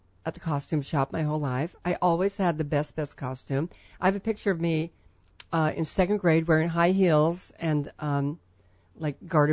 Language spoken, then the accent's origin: English; Kansas, United States; born there; Kansas, on a farm. Yeah, I was born in Kansas on a farm.